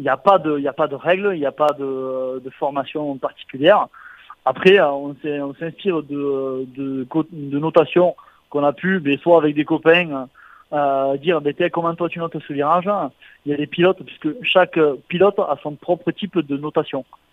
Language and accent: French; Occitanie, France; c'est la manche du championnat de France qui passe chez nous en Aveyron.